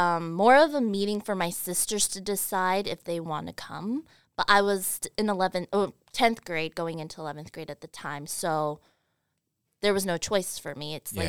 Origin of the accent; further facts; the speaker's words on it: Colorado, United States; You know, it was interesting because my family, we moved around a lot.